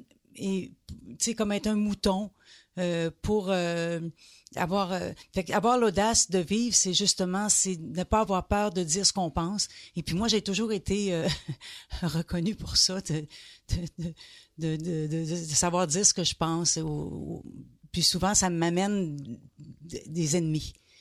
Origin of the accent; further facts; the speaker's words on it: Gatineau, Quebec, Canada; now in Montreal, Canada; Moi, je viens d'une petite ville de Gatineau, Hall, Gatineau. Et je me souviens, quand je suis arrivée à Montréal